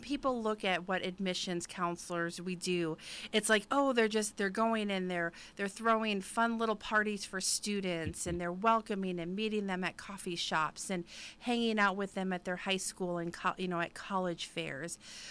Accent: Minnesota, United States; also born or lived in Nebraska; But I am born and raised in Minnesota. I went to school in Nebraska, so I went to a private school in Nebraska, ended back up in the Minneapolis-St. Paul area for about a year and a half

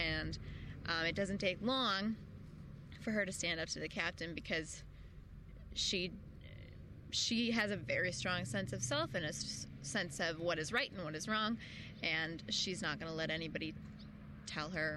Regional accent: Midwest, United States; accent: Midwestern; I just decided I would try to narrow my Midwestern accent, which can come out sometimes.

